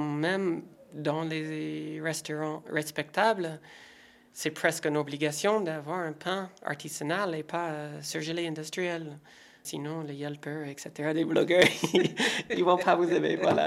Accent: Ohio, United States; French is a second language; je viens d'Ohio, qui n'est surtout pas New York.

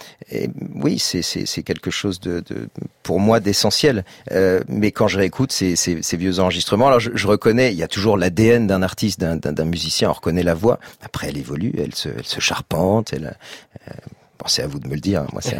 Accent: Auvergne-Rhône-Alpes, France; j'avais envie de m'amuser en Savoie, là où j'ai grandi.

